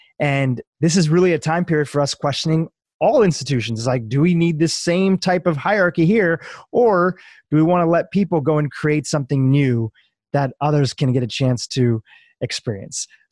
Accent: India; my background is I'm from India.

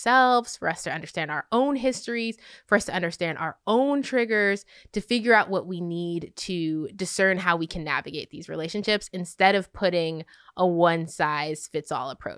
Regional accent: New York City, New York, United States; I grew up in New York City, so I was not used to blatant racism.

